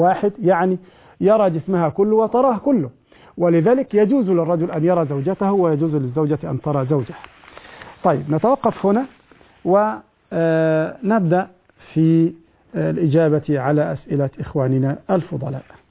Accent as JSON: {"language": "Arabic", "country": "Egypt"}